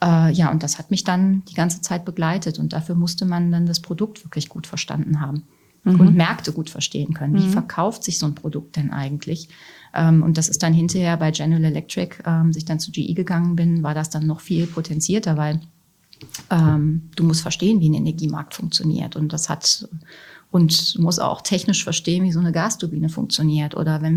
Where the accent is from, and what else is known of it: Germany